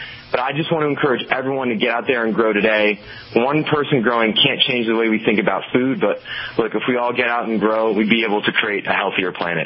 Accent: Washington, District of Columbia, United States; now in San Francisco, United States; I'm actually from Washington, D.C., but I moved out to San Francisco to work with an Urban Ventures Accelerator about 3 months ago.

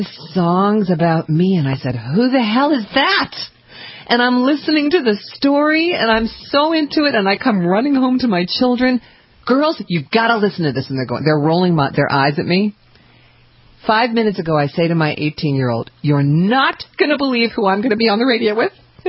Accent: New York, United States; I'm from the North, where I was not, I never had country music.

